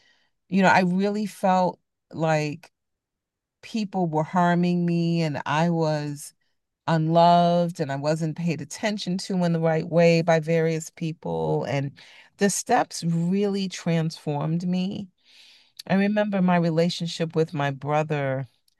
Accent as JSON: {"language": "English", "town": "New York City", "region": "New York", "country": "United States", "tie": "born or raised there", "said": "It got exacerbated growing up in New York, which is just a very speedy city."}